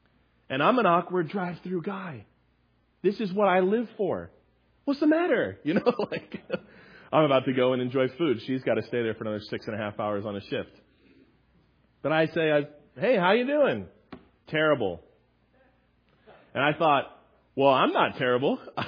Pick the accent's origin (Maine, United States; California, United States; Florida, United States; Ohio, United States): Florida, United States; Tampa; I'm from Tampa, Florida.